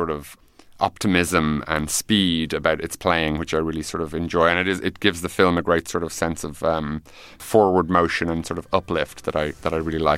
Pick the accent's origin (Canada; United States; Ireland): Ireland; Getting into Sundance, to me as an Irish independent filmmaker, was like winning the Booker Prize.